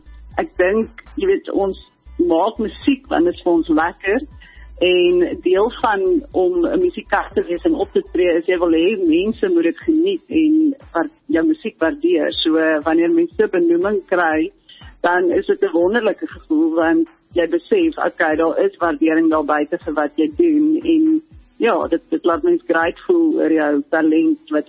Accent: Pretoria, Gauteng, South Africa; ek het groot geword in Pretoria, so my bloed is blauw.

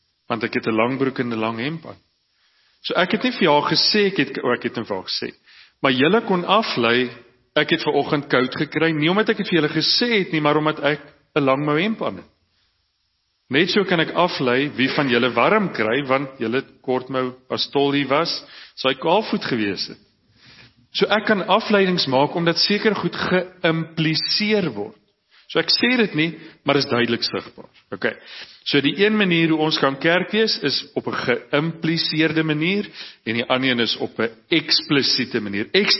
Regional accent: Cradock, Eastern Cape, South Africa; ek kom uit Kraddock uit.

